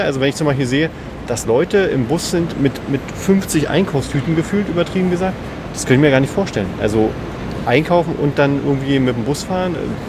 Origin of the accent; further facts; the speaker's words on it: Berlin, Germany; Weil wir halt wir sind alle drei in der Stadt groß geworden, ne?